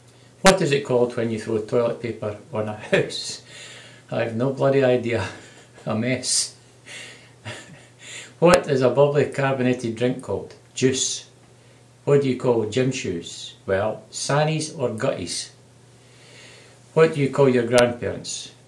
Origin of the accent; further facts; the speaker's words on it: Scotland, United Kingdom; Where you're from? I'm from Bonnie, Scotland.